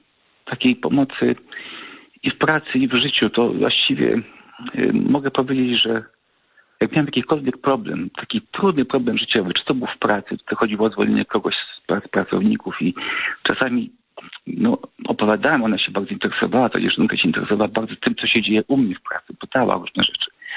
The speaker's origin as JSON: {"language": "Polish", "town": "Gdynia", "region": "Pomeranian Voivodeship", "country": "Poland", "said": "pochodzę z Gdyni"}